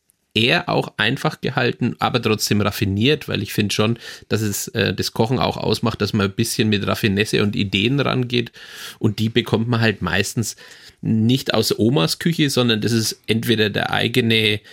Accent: Bavaria, Germany; In Franken oder in dem Fall in Mittelfranken, wo ich herkomme

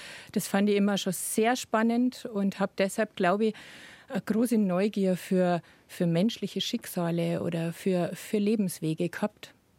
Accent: Bavaria, Germany; aufgewachsen bin ich in Niederbayern, da wo auch Kunst herkommt

